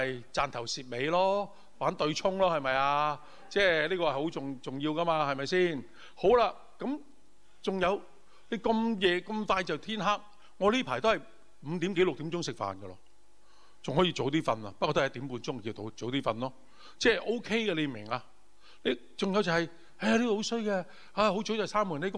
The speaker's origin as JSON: {"language": "Chinese", "country": "Hong Kong", "said": "但是很吵啊，我们香港人。"}